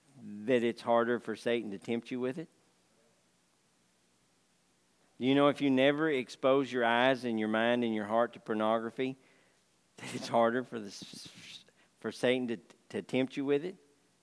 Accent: Arkansas, United States; I'm from Arkansas and I get it.

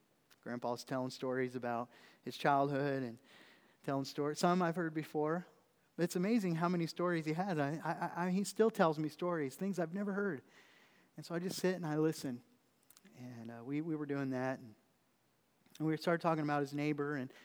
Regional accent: Oklahoma, United States; And I was raised in Oklahoma. And so my family's down there.

